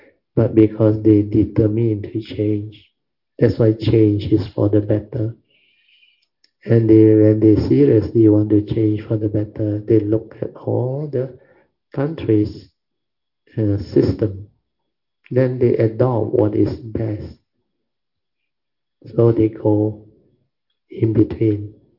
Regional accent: Malaysia; But Malaysian, being Malaysian, we have a lot of good, talented people.

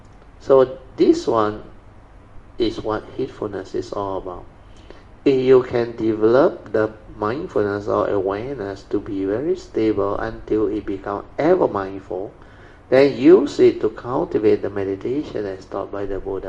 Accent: Malaysia; from Malaysia and am new to your group

